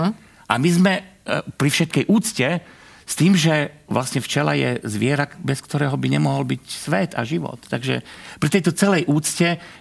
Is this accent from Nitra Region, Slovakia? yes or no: no; Kremnica, Banská Bystrica Region, Slovakia; ja som z Kremnice, z malého mestečka a moja maminka Zlata, ja som mal 14 rokov